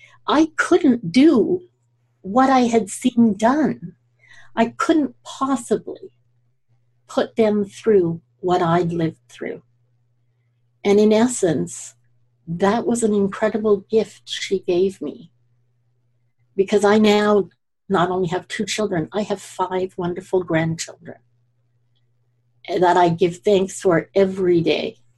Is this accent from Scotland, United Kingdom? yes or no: yes; Scotland, United Kingdom; now in Canada; So I'm also Scottish, and we tend to name our homes. My family back in Scotland, a lot of them live in homes that don't really have addresses.